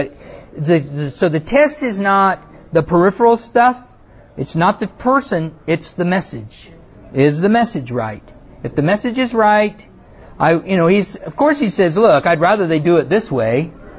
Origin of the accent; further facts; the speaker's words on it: Fresno, California, United States; because I grew up in Fresno, I know a lot of the churches there.